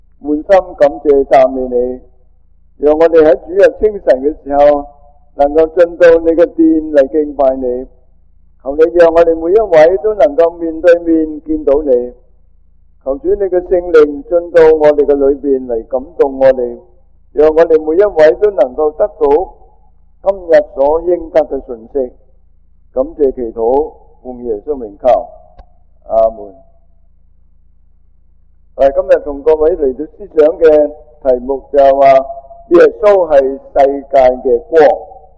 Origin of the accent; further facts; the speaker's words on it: China; 同我哋嘅中国人呢相当于我哋中国人呢是九月十五。